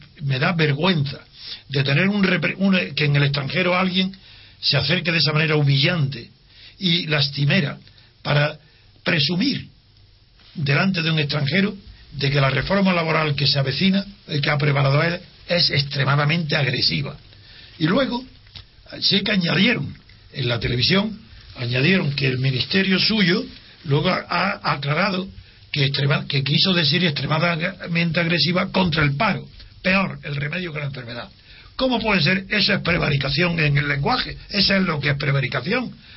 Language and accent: Spanish; Spain; Y sentí vergüenza, como español, de los gestos corporales